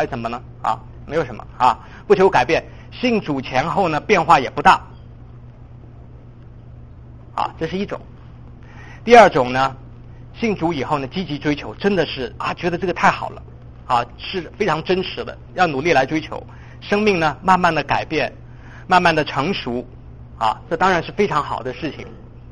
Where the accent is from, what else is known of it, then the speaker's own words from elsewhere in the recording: China; 我们很会自我批评的哈，我们从大陆来的，我们很会自我批评，对吧？